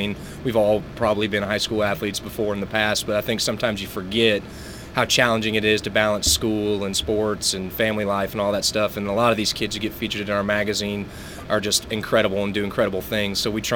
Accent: Tulsa, Oklahoma, United States; Well, I am born and raised in Oklahoma. I grew up in Tulsa. I was born there as well.

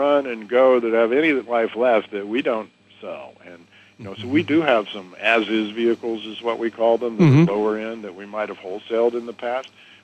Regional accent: Bartlesville, Oklahoma, United States; Bartlesville's a great place.

